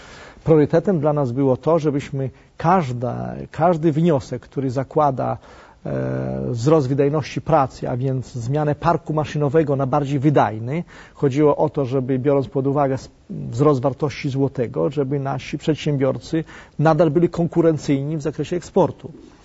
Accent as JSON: {"language": "Polish", "town": "Siedlce", "region": "Masovian Voivodeship", "country": "Poland", "said": "nie jestem warszawiakiem z urodzenia, tak to można określić. Jestem siedlczaninem."}